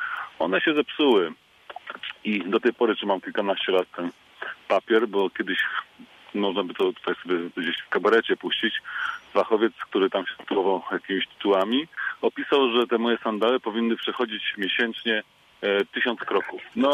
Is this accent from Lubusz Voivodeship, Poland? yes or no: yes; Międzyrzecz, Lubusz Voivodeship, Poland; jestem z Międzyrzecza w ogóle, także kawałek drogi.